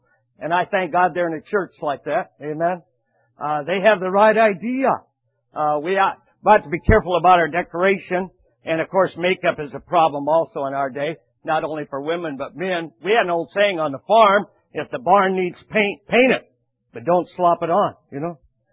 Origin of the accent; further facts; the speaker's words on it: Nebraska, United States; I'm from Nebraska. I grew up in Nebraska, so I'm naturally a fan of the national champion Cornhuskers from Nebraska.